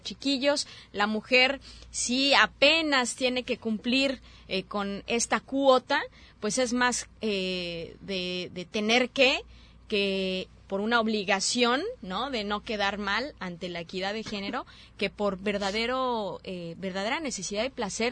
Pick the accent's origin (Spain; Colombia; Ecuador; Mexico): Mexico; los saberes ancestrales que nos han representado como mexicanos